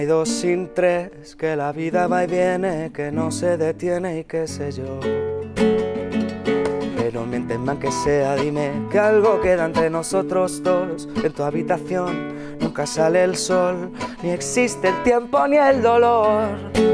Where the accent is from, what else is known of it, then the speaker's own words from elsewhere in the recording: L'Hospitalet de Llobregat, Catalonia, Spain; Jo soc d'aquí d'Hospitalet